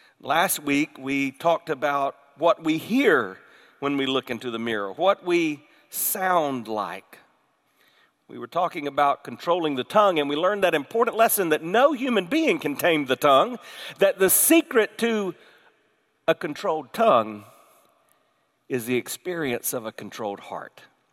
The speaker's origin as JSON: {"language": "English", "region": "the South", "country": "United States", "tie": "born there", "said": "I was born in the South."}